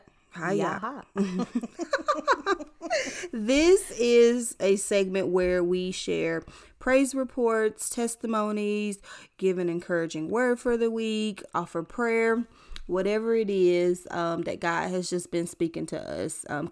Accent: Tennessee, United States; And I'm from Tennessee, West Tennessee.

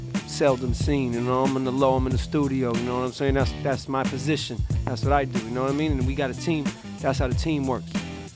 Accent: Los Angeles, California, United States; I migrated over to the East Coast, shit, I'm from Los Angeles. I grew up, you know, West LA, you know, in an area where there's a lot of movie stars and rich kids and shit like

